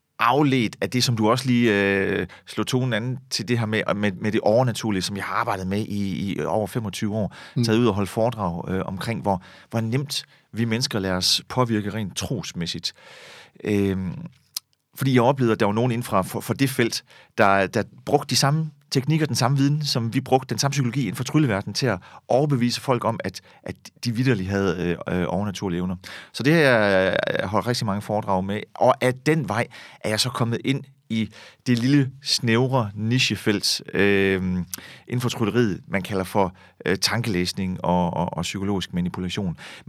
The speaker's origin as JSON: {"language": "Danish", "town": "Herning", "region": "Central Denmark Region", "country": "Denmark", "tie": "born there", "said": "Jeg er født i Herning, har faktisk altid kørt flere spor i mit liv."}